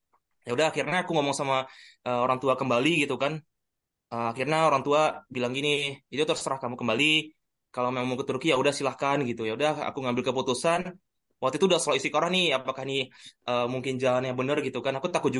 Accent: Aceh, Indonesia; karena kan teman-teman pada daftar nih kan, saya kan dari Aceh nih.

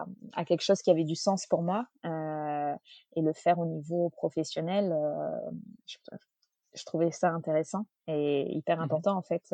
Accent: Nice, Provence-Alpes-Côte d'Azur, France; j'ai grandi à Nice, je suis niçoise d'origine. J'ai fait mes études à Nice jusqu'au bac

